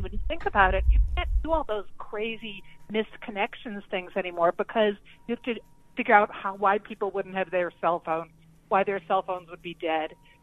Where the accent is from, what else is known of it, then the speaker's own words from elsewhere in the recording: Illinois, United States; I grew up in the Chicago suburbs.